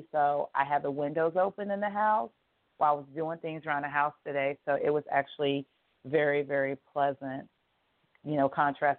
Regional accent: Erie, Pennsylvania, United States; born there; now in Charlotte, United States; My I was born actually in Erie, Pennsylvania.

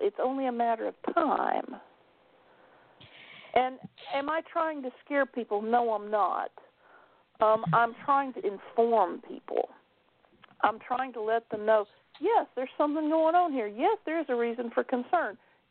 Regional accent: Clarksville, Tennessee, United States; I grew up in outside of Clarksville, Tennessee, which is just south of Fort Campbell, Kentucky

